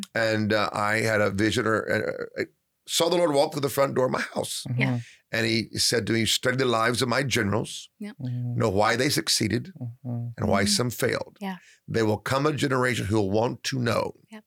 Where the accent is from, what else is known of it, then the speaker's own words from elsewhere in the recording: Tulsa, Oklahoma, United States; But I grew up in Tulsa. I lived there during the Great Revival.